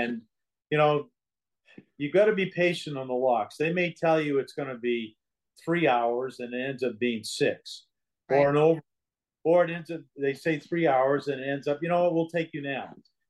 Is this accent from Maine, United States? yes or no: yes; Maine, United States; We're from Maine.